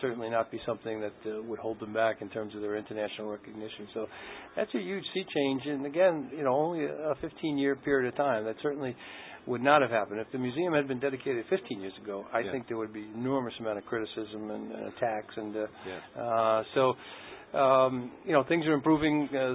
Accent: Riverdale, New York, United States; You know, I grew up in Riverdale in an Irish neighborhood, and the famine was really not discussed.

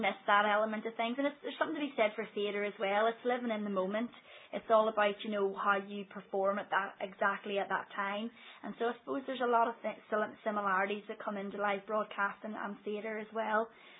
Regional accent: Belfast, Northern Ireland, United Kingdom; I was born late 70s.

